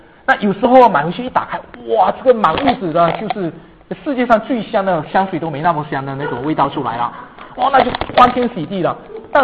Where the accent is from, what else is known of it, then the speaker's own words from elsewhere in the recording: Malaysia; 我从马来西亚来，我特别喜欢吃一种果子